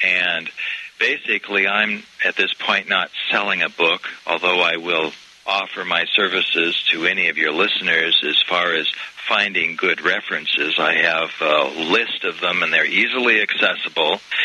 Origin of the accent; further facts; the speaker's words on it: Portland, Oregon, United States; That's my hometown, incidentally.